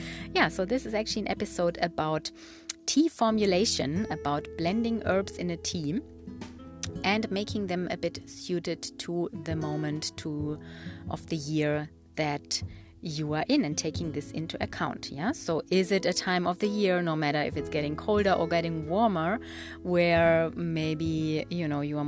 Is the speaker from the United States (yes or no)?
no; Germany; moved away; So I'm from Germany. I don't even know if I have ever mentioned this here on the podcast. I mean, I don't live in Germany since many, many years, but I have been brought up there and I was born there and grew up there.